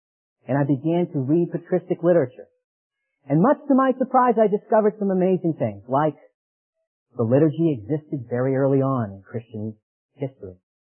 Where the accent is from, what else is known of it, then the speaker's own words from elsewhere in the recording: Boston, Massachusetts, United States; I was raised in Massachusetts, Dorchester, inner city of Boston, in a Catholic home.